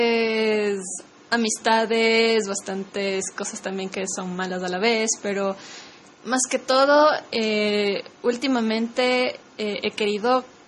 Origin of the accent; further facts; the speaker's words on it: Ecuador; yo soy de Ecuador, háganos caso.